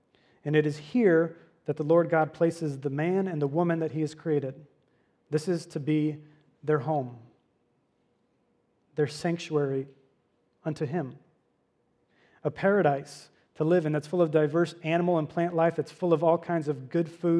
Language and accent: English; Miami, Florida, United States; So for me, growing up in Miami, my early years, life was just full of goodness.